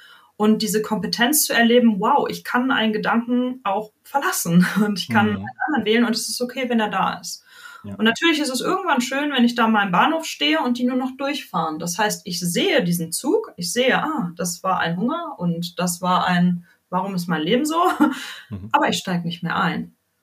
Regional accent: North Rhine-Westphalia, Germany; Ich komme aus dem Ruhrpott, der ist dann hier, der ist groß.

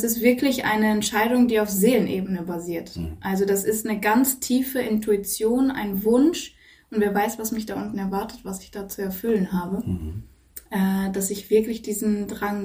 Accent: Cologne, North Rhine-Westphalia, Germany; Ich sehe mich selber als Kölnerin

